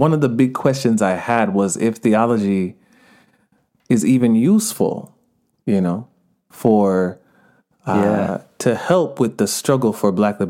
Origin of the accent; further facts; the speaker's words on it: Stone Mountain, Georgia, United States; No, my household was not religious. I grew up in Stone Mountain, Georgia. My parents are from Jamaica. That's where my family is from.